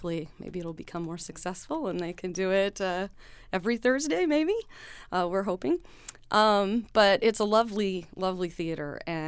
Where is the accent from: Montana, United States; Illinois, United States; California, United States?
Illinois, United States; Springfield; now in Bloomington, United States; I actually live in Bloomington, Illinois now. I'm originally from the Springfield area, but I've been living in Bloomington for probably 10 years now at least.